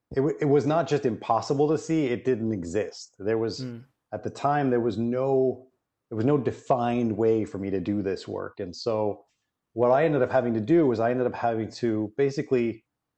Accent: Canada; I am originally from Canada, and so you will hear that in my voice periodically when I say certain words. But as a kid growing up in Canada

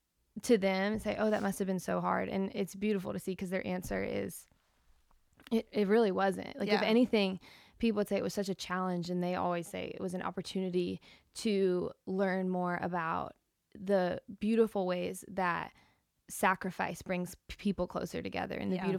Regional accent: Cincinnati, Ohio, United States; now in Nashville, United States; So I've lived in Nashville now, but I grew up in Cincinnati, and we have a family of six, but a huge family on both sides.

